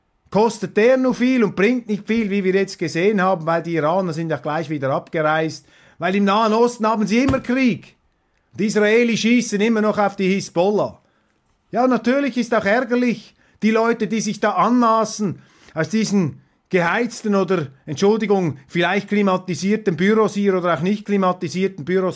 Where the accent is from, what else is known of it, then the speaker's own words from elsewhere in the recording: Switzerland; vielleicht sind wir als Schweizer inspirierender.